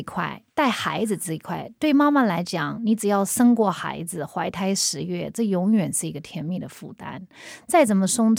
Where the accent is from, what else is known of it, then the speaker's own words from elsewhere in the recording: United States; now in Taiwan; 我当初一个在美国长大的 right， 然后我台湾我根本没有，我没有在台湾长大过，我的家人都在美国，我就跑回来